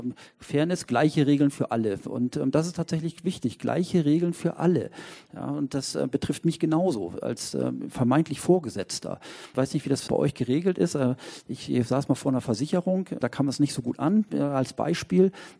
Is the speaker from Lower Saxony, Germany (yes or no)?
yes; Lower Saxony, Germany; Ich komme aus Niedersachsen.